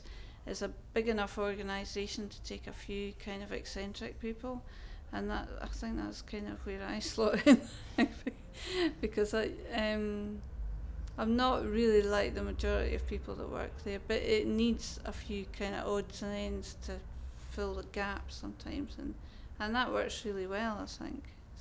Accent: Dunfermline, Scotland, United Kingdom; also born or lived in St Andrews; now in Edinburgh, United Kingdom; No, I'm from Dunfermline in Fife, and I've also lived in St Andrews.

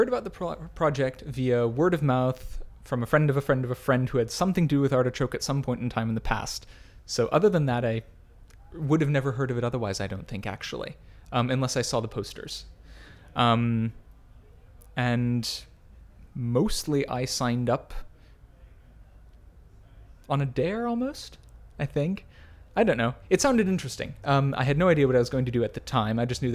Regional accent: Texas, United States; moved away as an adult; also born or lived in Oklahoma; now in London, United Kingdom; Well, most recently Oklahoma, but I grew up partially in Texas as well.

